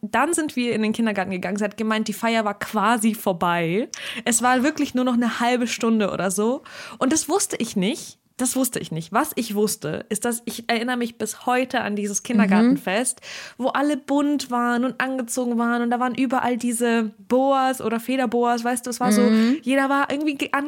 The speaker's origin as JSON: {"language": "German", "region": "Bavaria", "country": "Germany", "tie": "born or raised there", "said": "In Bayern, also, wo ich aufgewachsen bin."}